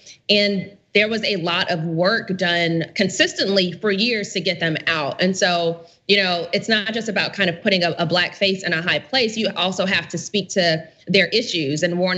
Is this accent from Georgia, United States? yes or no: yes; Georgia, United States; This is an issue that I faced growing up in Georgia, where I had some of my first opportunities to vote.